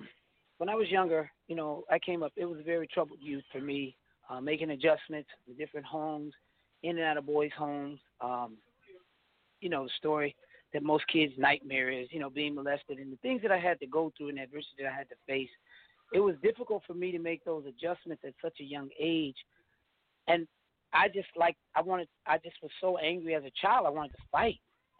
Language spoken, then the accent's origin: English; Nashville, Tennessee, United States; also born or lived in Dayton, Ohio; Well, I'm originally born in Dayton, Ohio, and my mother was pursuing entertainment and the music industry. And so then I moved to Nashville, Tennessee